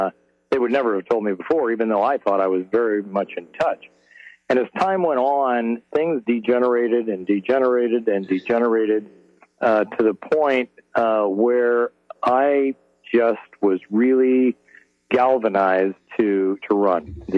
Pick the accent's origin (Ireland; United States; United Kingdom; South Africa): United States; California; I was born and raised in Santa Cruz County